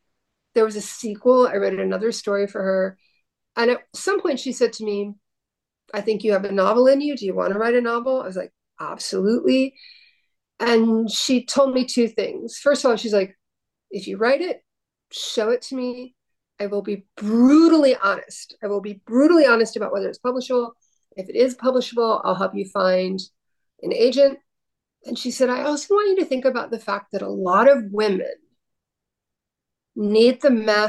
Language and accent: English; Baltimore, Maryland, United States; it just made perfect sense for me to try to write a PI novel set in my hometown of Baltimore.